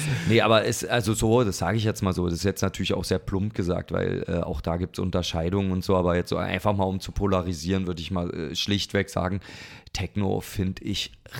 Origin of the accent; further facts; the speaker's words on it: Berlin, Germany; Wie kann man als Berliner ja nicht so Zeug hören? Ja, ich bin halt einfach alt